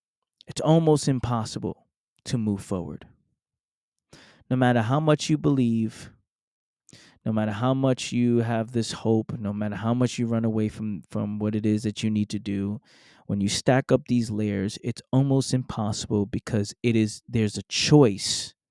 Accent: New York City, New York, United States; born and raised in the Bronx. Born and raised in the Bronx, New York.

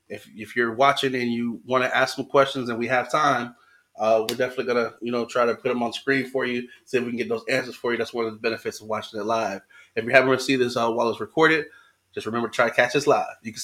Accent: Florida, United States; Because I'm from Florida originally, so that heat, man, I love it.

